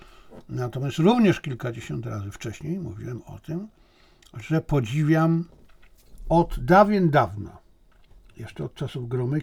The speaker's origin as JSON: {"language": "Polish", "country": "China", "said": "Ja jako Chińczyk nic na to nie poradzę."}